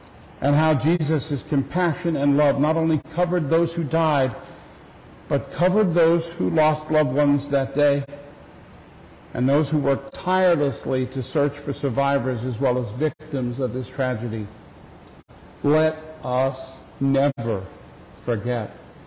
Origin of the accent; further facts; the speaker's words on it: Merrick, New York, United States; the community where I grew up in Merrick, New York, lost many police and firefighters that day.